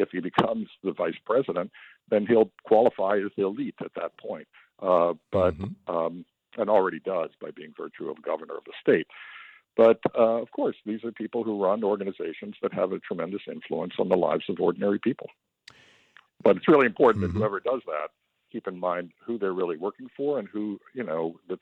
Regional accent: Tampa, Florida, United States; I didn't grow up in Washington or New York. I grew up in Tampa, Florida.

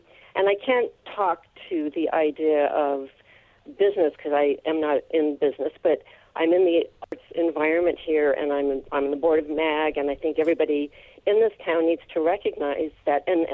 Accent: Idaho, United States; also born or lived in Tucson / Los Angeles / Cincinnati; now in Rochester, United States; We came here in 2007, and we had I grew up in Idaho, lived in Tucson, lived in L.A. for 26 years, lived in Cincinnati, and then came to Rochester.

